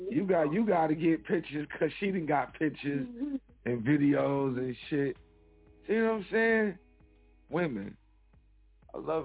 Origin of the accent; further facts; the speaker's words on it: Kansas City, Missouri, United States; Shout outs to my hometown, Kansas City, Missouri.